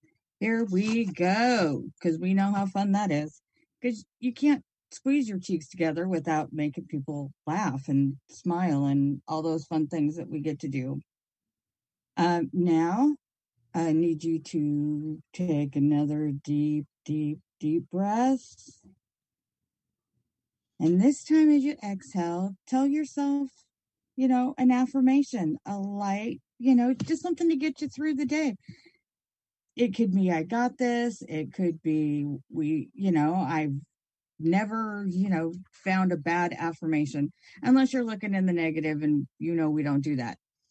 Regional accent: Washington, United States; Well, I grew up in Washington, so I am so over snow.

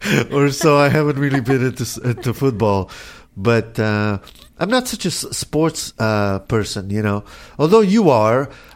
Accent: Israel; now in United States; I grew up in Israel

